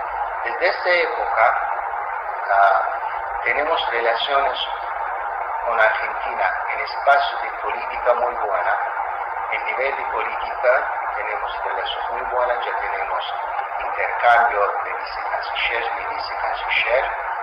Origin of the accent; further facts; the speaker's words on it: Azerbaijan; Spanish is a second language; tenemos una herencia de polo en mi país